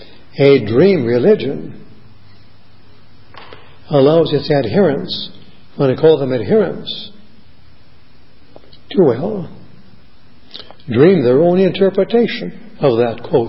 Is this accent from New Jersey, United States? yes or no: no; Cleveland, Ohio, United States; some years ago I happened to be in Cleveland, my hometown